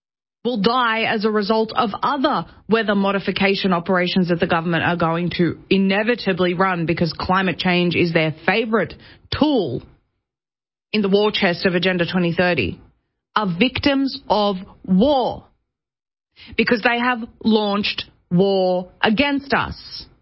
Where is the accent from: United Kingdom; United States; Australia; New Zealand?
Australia; and I'll tell you, as an Australian, I know that people in Australia are very interested in this situation